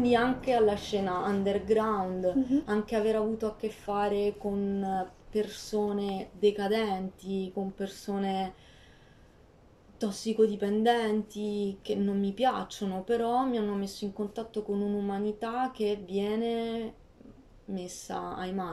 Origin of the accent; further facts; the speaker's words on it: Pescara, Abruzzo, Italy; Parto da una luce che è quella di Pescara, ma per poi ricercare visioni che mi allontanano da quella che è la mia città, la mia terra d'origine.